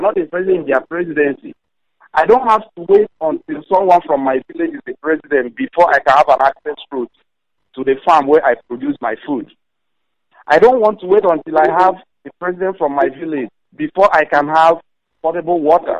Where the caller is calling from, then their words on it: Lincoln, Nebraska, United States; I'm calling from Lincoln, Nebraska.